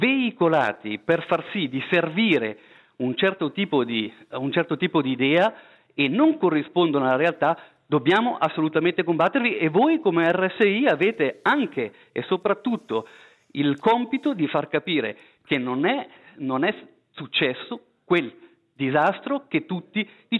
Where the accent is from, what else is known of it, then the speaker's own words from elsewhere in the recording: Switzerland; io come svizzero